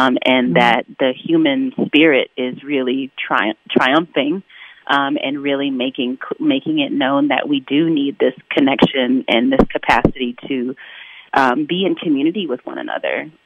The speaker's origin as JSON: {"language": "English", "town": "Morganton", "region": "North Carolina", "country": "United States", "tie": "born or raised there", "said": "I am a native to Western North Carolina, born and raised in Morganton, and actually I do have family roots in Asheville as well. So, yes, I'm very much local."}